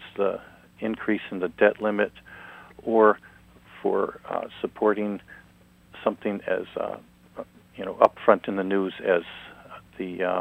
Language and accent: English; New England, United States; also born or lived in Michigan; I was born in Michigan, and my dad had several jobs before we settled in New England, and I moved into New York for my first job out of college.